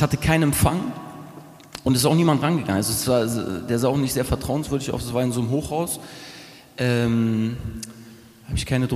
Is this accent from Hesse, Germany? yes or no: no; Hamburg, Germany; Also hier bin ich groß geworden, 300 Meter Luftlinie, Alsenplatz bin ich groß geworden.